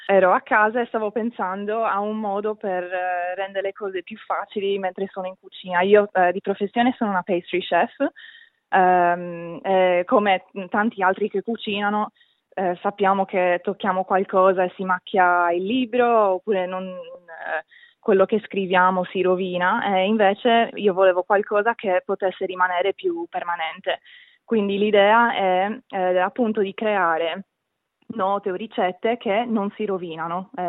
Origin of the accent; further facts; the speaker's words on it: Sardinia, Italy; moved away as an adult; now in Australia; io sono della Sardegna, vicino a Cagliari.